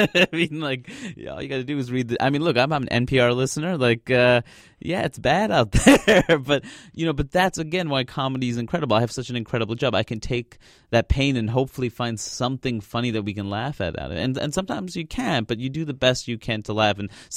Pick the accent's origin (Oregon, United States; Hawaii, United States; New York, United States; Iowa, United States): New York, United States; Queens; now in Brooklyn, United States; I grew up in Queens. I live in Brooklyn.